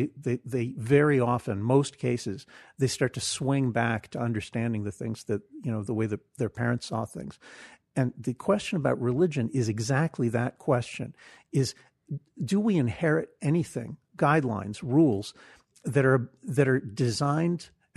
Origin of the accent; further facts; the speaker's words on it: New Jersey, United States; Well, you know, I grew up in New Jersey